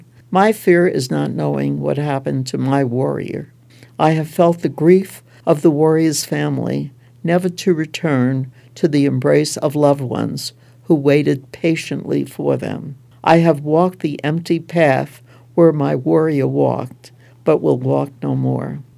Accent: New York City, New York, United States; I'm a girl from Brooklyn, New York.

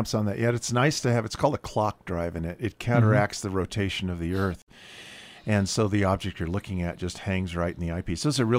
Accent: Boulder, Colorado, United States; also born or lived in Cambridge; I'm from Boulder side and did a little stint in Cambridge and came back home.

